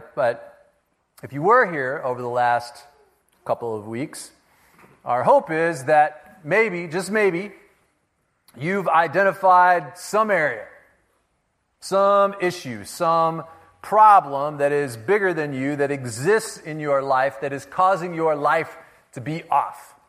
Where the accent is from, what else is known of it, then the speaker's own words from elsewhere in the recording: Chicago Heights, Illinois, United States; Like, I grew up poor in the South Side and grew up in Chicago Heights.